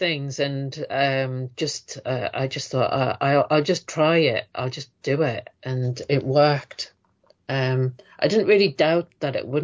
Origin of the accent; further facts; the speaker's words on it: the north of England, United Kingdom; I'm not from London. I'm from the North.